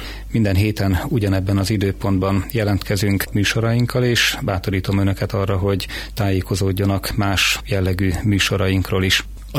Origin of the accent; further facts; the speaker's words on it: Bács-Kiskun, Hungary; Én is ezen a vidéken nőttem föl a kiskunság területén